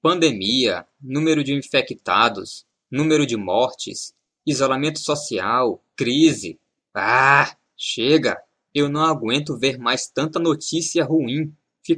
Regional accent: São Luís, Maranhão, Brazil; now in São Paulo, Brazil; meus pais moram em São Luís, minha cidade natal, a milhares de quilômetros de São Paulo.

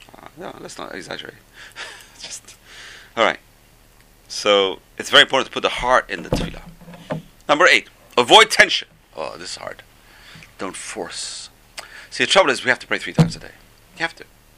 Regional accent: United Kingdom; I know, because I'm British.

